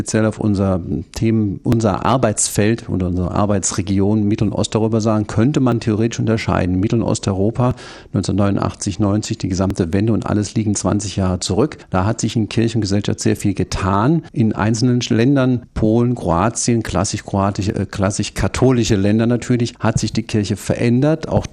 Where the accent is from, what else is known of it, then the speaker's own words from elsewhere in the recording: Rhineland, Germany; ich nenne meine Heimat das Rheinland, ich nenne aber auch Teile Bayerns